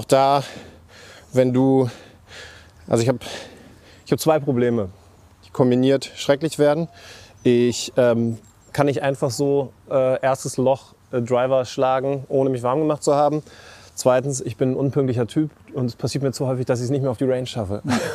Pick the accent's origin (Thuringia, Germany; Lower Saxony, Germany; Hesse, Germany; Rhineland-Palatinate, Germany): Lower Saxony, Germany; born there; now in Hamburg, Germany; ich bin ja gebürtiger Niedersachse, hab auch in Göttingen studiert und bin dann beruflich nach München, war da lange Zeit